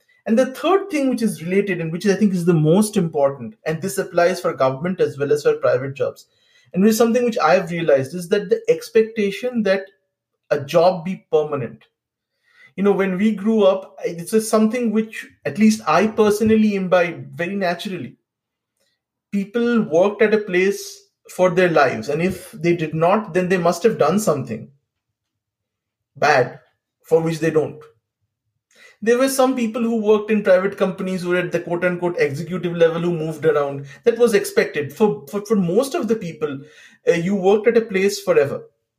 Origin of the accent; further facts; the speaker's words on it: West Bengal, India; In Bengal, and I come from Bengal, which is, of course, was communist at that point of time.